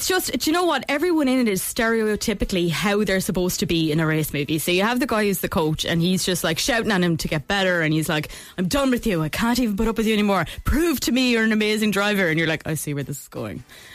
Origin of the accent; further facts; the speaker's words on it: Galway, Connacht, Ireland; also born or lived in Dublin; No, I'm from Dublin originally, and grew up in Galway. So I'm probably from Galway.